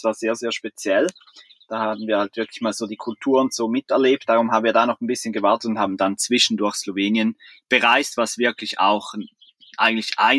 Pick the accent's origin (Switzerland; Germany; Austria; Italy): Switzerland; wir sind aus der Schweiz und in der Schweiz haben wir alle unsere Zelte abgebrochen.